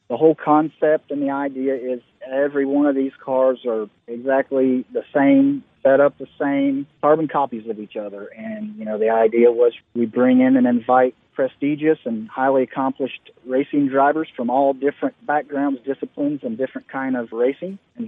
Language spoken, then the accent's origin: English; Indiana, United States; growing up in Indiana, right